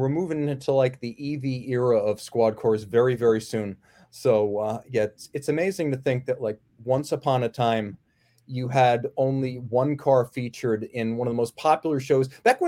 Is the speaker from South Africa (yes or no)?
no; Northern United States, United States; I grew up in the North, so I had limited exposure to the Dukes of Hazzard. Culturally, it wasn't the same thing.